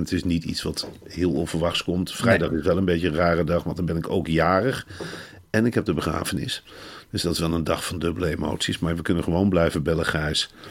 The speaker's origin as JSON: {"language": "Dutch", "town": "Arnhem", "region": "Gelderland", "country": "Netherlands", "said": "als Arnhemmer en als Vitesse supporter kan ik dit heel moeilijk verteren."}